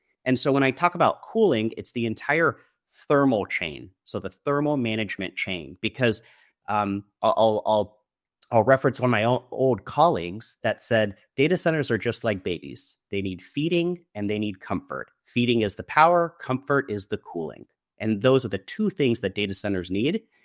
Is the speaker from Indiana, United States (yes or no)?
no; California, United States; I'm from the Silicon Valley area